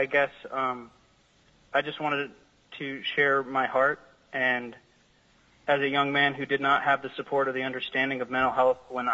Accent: Palmer, Alaska, United States; I was born and raised in Palmer, Alaska.

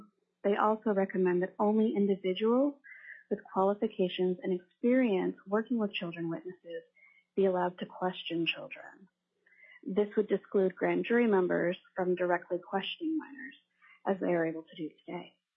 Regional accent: Anchorage, Alaska, United States; I'm from Anchorage.

